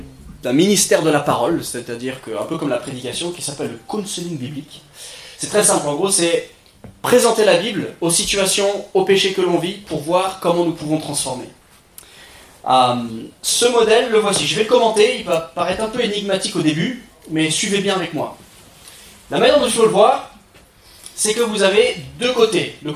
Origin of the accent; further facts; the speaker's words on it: France; francophone, moi je suis français